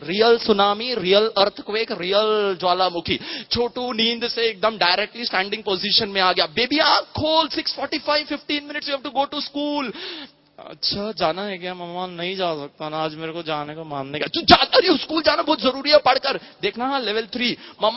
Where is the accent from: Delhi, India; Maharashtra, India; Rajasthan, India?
Maharashtra, India; Mumbai; मैं मुंबई से हूं